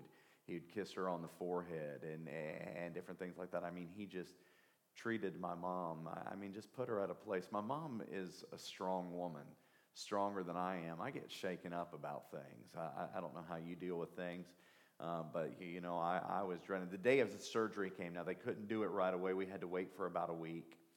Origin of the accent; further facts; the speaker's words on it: Appalachia, United States; My family's from Southeast Kentucky, Northeast Tennessee. We're Appalachian.